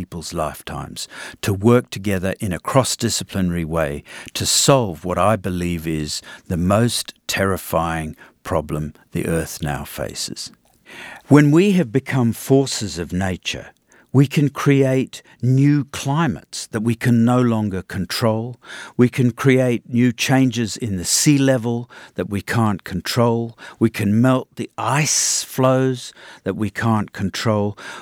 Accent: Australia; I'm an Australian environmental humanist or historian.

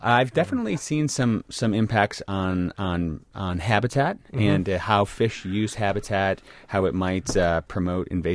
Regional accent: Wisconsin, United States; I grew up on Lake Winnebago, so I'm, Wisconsin.

